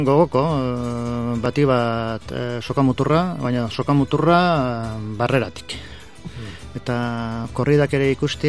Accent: Azpeitia, Basque Country, Spain; born there; now in Bilbao, Spain; jaiotzez Azpeitiarra. Orain dela urte pilo bat jaio ninduan, 1946, orduan zauzkat 72 urte, eta 32 urte hauetan Bilbon bizi nauk.

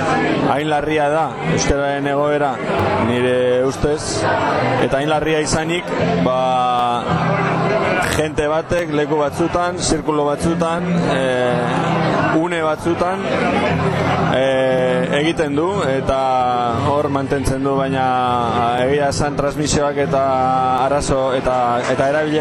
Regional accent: Gorliz, Basque Country, Spain; Gorlizkoa naiz eta zelan ikusten dudan euskara Bilbon

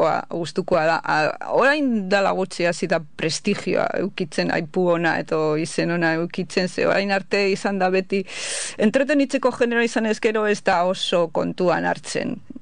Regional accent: Portugalete, Basque Country, Spain; born there; now in Bilbao, Spain; bilbotarra zela, zera, jaiotzez portugaletetarra, portugaleten jaio nintz, noin dela urte gehiegi, Bilbon bizinaz, Barakaldon be bizizanaz

